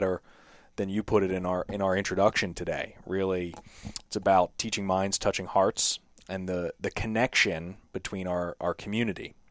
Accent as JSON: {"language": "English", "town": "Jenkintown", "region": "Pennsylvania", "country": "United States", "tie": "born or raised there", "said": "I grew up in Jenkintown, so my family was involved, predating me at Immaculate Conception for many years. But like my parents, I actually went to Jenkintown middle and elementary school."}